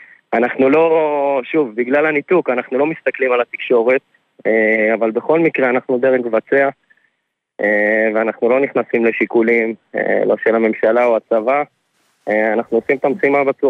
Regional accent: Tel Aviv, Tel Aviv District, Israel; אני מתל אביב.

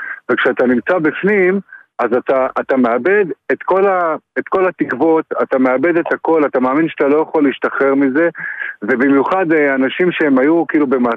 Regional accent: Ashkelon, Southern District, Israel; now in Nir Yisrael, Israel; גדלתי באשקלון.

